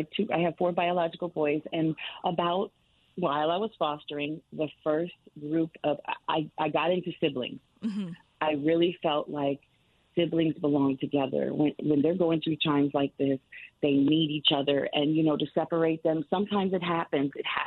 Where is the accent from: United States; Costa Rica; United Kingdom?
United States; Connecticut; No, I am from Connecticut